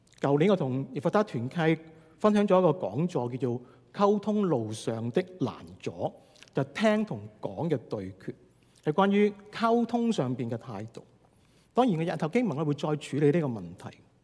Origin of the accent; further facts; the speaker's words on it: Guangdong, China; 我哋廣東人咧講嬲呢個字嘅時候咧，即係發怒嘅時間咧，我哋用咗一個字咧，我哋講嬲。